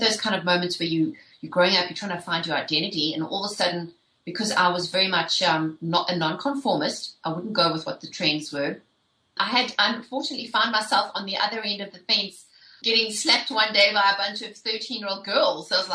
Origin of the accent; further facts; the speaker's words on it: South Africa; I'm not from around these parts. I'm from the south, but the way south, past the equator in South Africa. And so I grew up and was born and raised in South Africa in the 70s, and I grew up under apartheid.